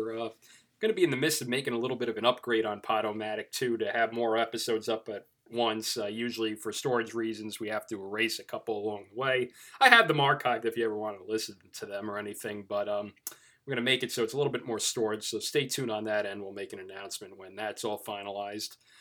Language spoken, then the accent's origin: English; Levittown, New York, United States; We're going to have some more stories here from people around my hometown of Levittown, New York, doing podcasts.